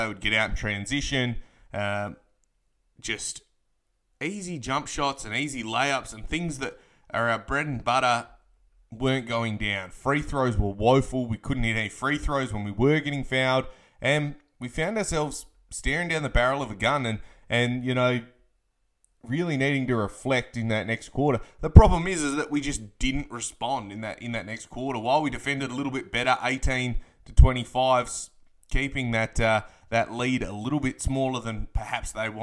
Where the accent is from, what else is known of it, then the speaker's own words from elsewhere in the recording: Perth, Western Australia, Australia; I am from Perth, Western Australia, a Pels fan.